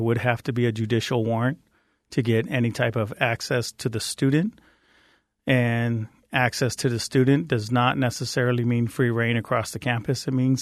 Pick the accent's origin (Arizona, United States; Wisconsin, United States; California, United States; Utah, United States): Arizona, United States; I'm originally from the West Valley, grew up in the West Valley, though, and yes, I'm well aware of the impact.